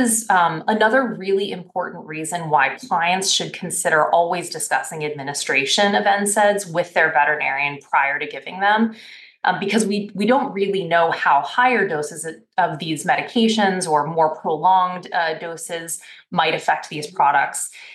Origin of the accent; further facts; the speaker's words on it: Washington, United States; I'm from Washington State, so it was not that far of a drive, but I miss that area.